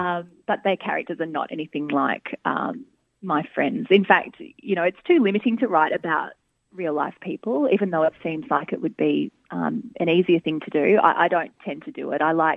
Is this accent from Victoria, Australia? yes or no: yes; Bayside, Victoria, Australia; And this book was set in my hometown of Bayside in Melbourne.